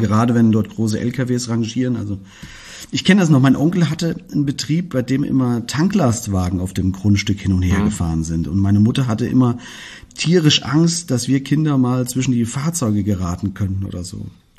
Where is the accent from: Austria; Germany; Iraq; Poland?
Germany; Künzell, Hesse; weil ich ja selbst dort aufgewachsen bin in Künzel.